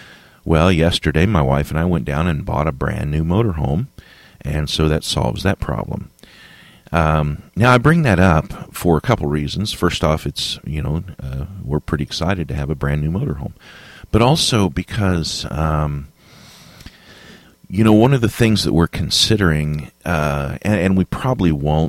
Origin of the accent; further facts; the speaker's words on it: California, United States; born there; you know, I was born in California. I lived a lot of years in California.